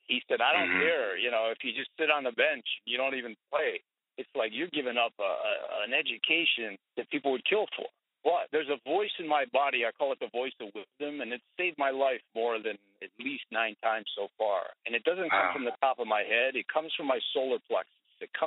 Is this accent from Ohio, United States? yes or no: yes; Cleveland, Ohio, United States; I grew up in Cleveland, Ohio, and my dad and uncle were NFL, National Football League, professional football players.